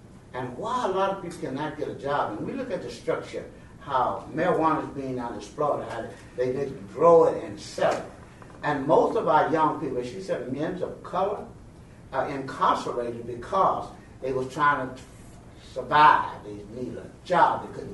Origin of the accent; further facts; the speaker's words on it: the South, United States; And seeing things from the South, I'm from the South, I'm from a family of 25 brothers and sisters